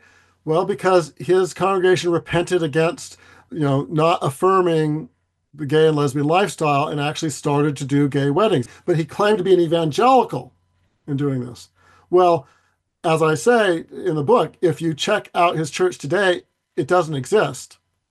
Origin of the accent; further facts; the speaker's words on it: Washington, United States; So in my home state of Washington, we had a Christian grandmother who had a longtime floral shop, and she would sell to everyone.